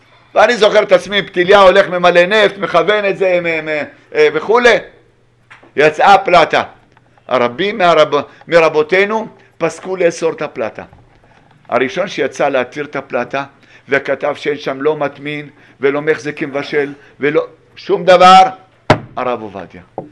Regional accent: Kiryat Shmona, Northern District, Israel; ההורים גרו בקריית שמונה, נולדתי בקריית שמונה.

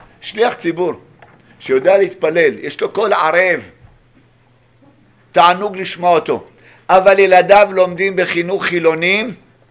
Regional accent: Kiryat Shmona, Northern District, Israel; ההורים גרו בקריית שמונה, נולדתי בקריית שמונה.

